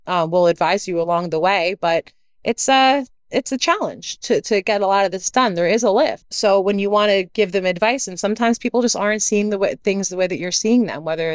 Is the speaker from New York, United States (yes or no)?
yes; New York, United States; I'm from New York, so and I've got the Wall Street experience